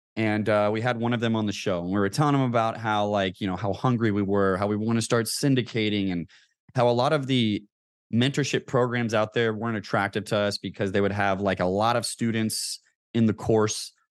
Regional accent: Kentucky, United States; moved away as an adult; now in San Diego, United States; I grew up in Kentucky and, moved out to California after joining the Navy.

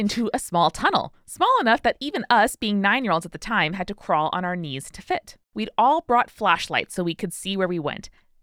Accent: Helsinki, Uusimaa, Finland; English is a second language; I grew up in Helsinki, Finland.

